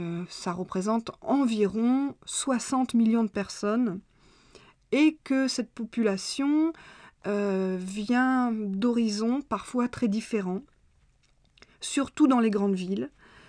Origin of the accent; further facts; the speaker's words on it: France; à l'époque, étaient complètement démodés chez nous en France.